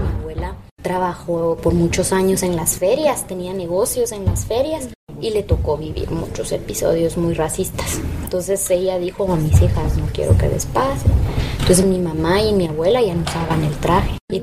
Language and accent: Spanish; Totonicapán, Guatemala; soy maya quiché de Totonicapán. Fíjese que todas mis abuelas hablan quiché, yo ahorita estoy aprendiendo regresar al idioma, ¿verdad? Porque yo lo oía en mi casa